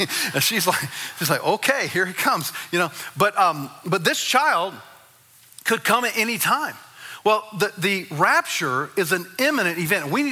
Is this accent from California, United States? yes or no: no; Arkansas, United States; So I can say that because I'm from Arkansas, okay? You know, and we're last in everything, right?